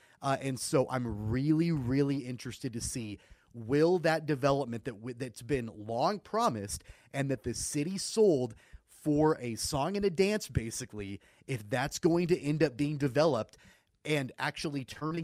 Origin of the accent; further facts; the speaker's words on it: Wichita, Kansas, United States; So, look, I'm from Wichita. I'm born and raised here, grew up going to Wichita Wranglers games, and grew up going to the NBC tournament.